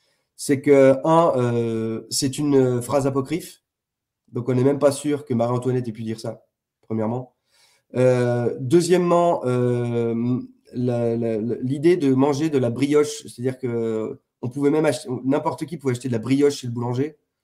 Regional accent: Ghana; Regarde ma tronche, je viens du Ghana

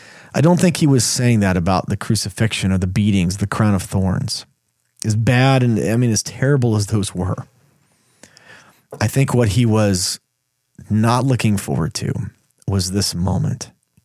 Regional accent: Texas, United States; I'm from the United States, and furthermore, I'm from Texas

